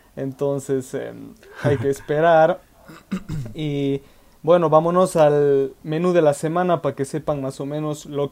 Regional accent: Bolivia; si no saben quién soy, soy el único de Bolivia aquí, todos son de México.

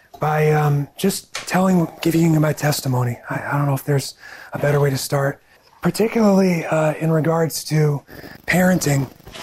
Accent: Ohio, United States; I grew up in Ohio. I'm a local. I grew up in a Christian home, a solid Christian home.

